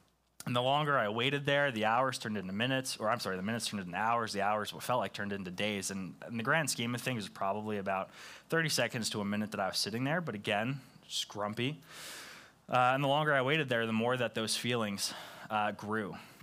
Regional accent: New Jersey, United States; I grew up in New Jersey. I learned how to drive in New Jersey.

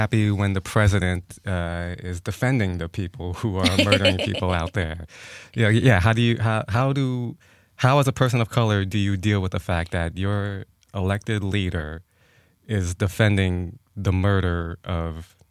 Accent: New York, United States; now in Los Angeles, United States; Yes, and I'm also a stand-up comic or a writer here in L.A. We're both from New York originally.

